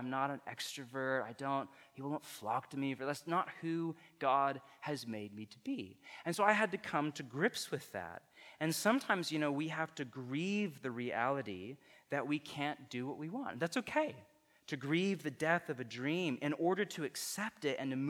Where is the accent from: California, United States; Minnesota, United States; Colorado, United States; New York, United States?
California, United States; My dad is, like, obsessive about basketball, and I grew up in the Bay Area.